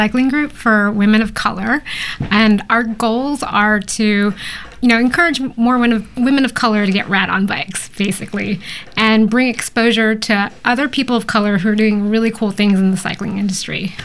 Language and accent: English; California, United States; I'm from California originally.